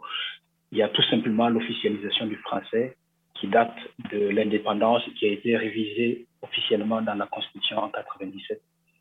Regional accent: Burkina Faso; first language Mooré; French is a second language; ma langue maternelle, c'est le moré. Donc, j'ai été réellement en contact avec le français qu'à l'âge de 6 ans, quand j'ai fait mes premiers pas à l'école.

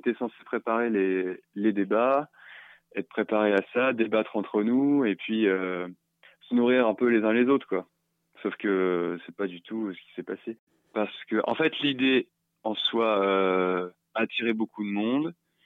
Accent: Rouen, Normandy, France; now in Paris, France; je viens de Rouen, j'habite à Paris

